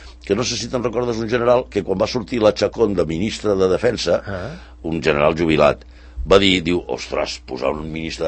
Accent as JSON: {"language": "Catalan", "region": "Catalonia", "country": "Spain", "tie": "born or raised there", "said": "Sóc català de Socarrel"}